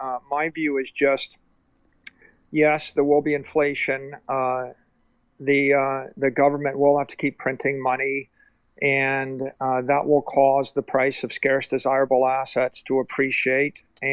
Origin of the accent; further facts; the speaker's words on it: New Zealand; when I grew up in New Zealand. And in New Zealand, it was a very poor country, really, really poor country when I was growing up there.